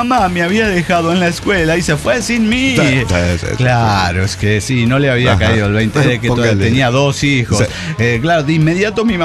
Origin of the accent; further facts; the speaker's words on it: Colombia; now in Ecuador; colombiana en Ecuador.